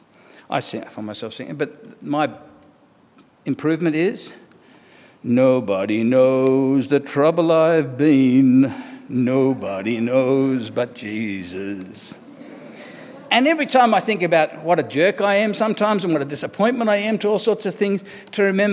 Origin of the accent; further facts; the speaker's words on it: Australia; I'm an Australian who happens to be a Christian, whereas it's got to be the other way around. I'm a Christian who happens to be Australian.